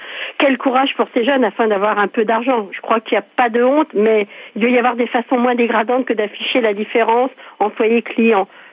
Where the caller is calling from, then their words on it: Bourré, Centre-Val de Loire, France; de Bourret dans Loir-et-Cher.